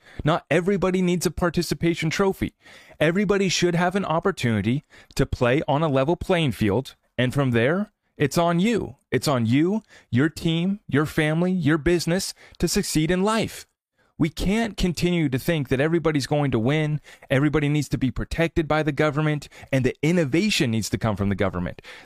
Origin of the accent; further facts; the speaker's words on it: United States; To me, it offends me as an American, right?